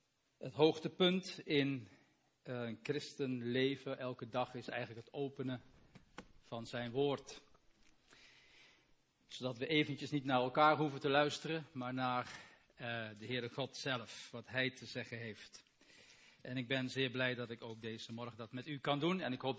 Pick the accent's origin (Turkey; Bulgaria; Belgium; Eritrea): Belgium; U begrijpt dat ik natuurlijk maar niks zal zeggen over gisteravond als Belg.